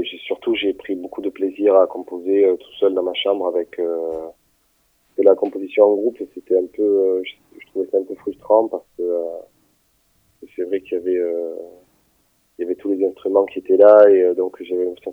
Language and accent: French; Corsica, France; c'est les mon enfance en Corse, c'est que j'ai ressenti